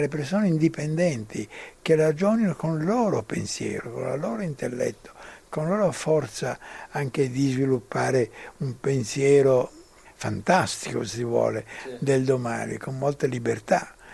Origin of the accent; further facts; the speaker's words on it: Lombardy, Italy; born there; Se io fossi nato invece che in Italia, in Lombardia, fossi nato in qualche oscura grotta nell'Africa meridionale, non sarei io, sarei un altro.